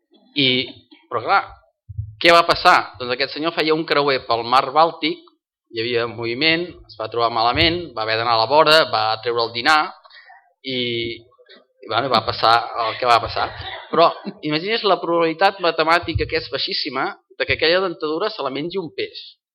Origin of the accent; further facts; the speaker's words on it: Santa Coloma de Farners, Catalonia, Spain; now in Arenys de Munt, Spain; jo sóc fill de Santa Coloma de Farners. I els meus pares són de Santa Coloma de Farners, molt vellets, encara estan allà, i els meus fills són d'Arenys de Munt i jo sóc, doncs mira, una mica de cada lloc, no?